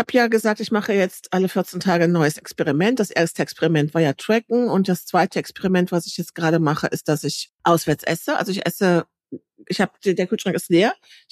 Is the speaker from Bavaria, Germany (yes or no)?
no; Lower Saxony, Germany; in meiner Heimat, im Landkreis Leer, wo die Friesland-Krimis gedroht werden.